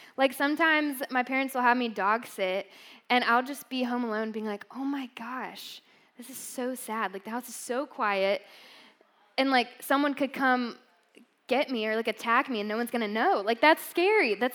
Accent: Matthews, North Carolina, United States; now in Greenville, United States; So, but I grew up in Matthews, North Carolina. Does anyone know where that is?

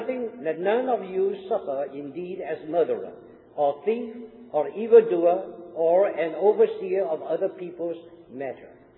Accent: China; And of course, I came from China. And in China, it is a heathen country, and all you have are Gentiles.

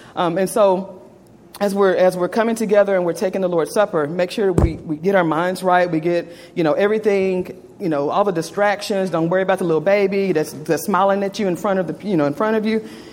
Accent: Elk City, Oklahoma, United States; I lived in a place called Elk City, Oklahoma. That was my hometown.

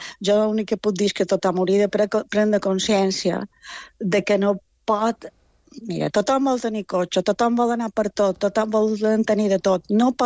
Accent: Palma, Balearic Islands, Spain; jo som una persona de Palma

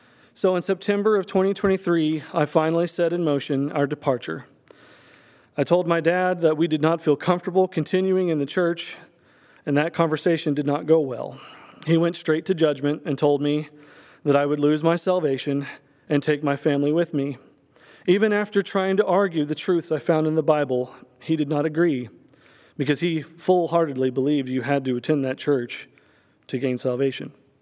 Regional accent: Oklahoma, United States; I grew up out in the country near Clio Springs, Oklahoma, and I was raised up in the Followers of Christ Church.

